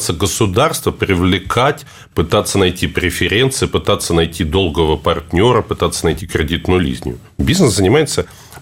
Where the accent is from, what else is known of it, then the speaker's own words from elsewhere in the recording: Nizhny Novgorod, Nizhny Novgorod Oblast, Russia; так же, как город Нижний Новгород, который, откуда я родом